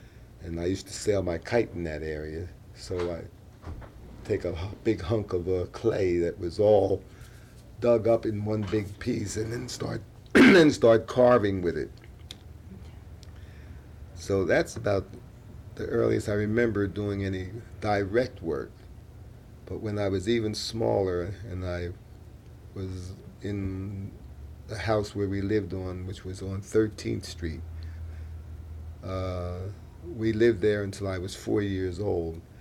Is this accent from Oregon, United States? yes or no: no; Wilmington, Delaware, United States; Well, I was born in Wilmington, Delaware in 1916, on the east side of Wilmington.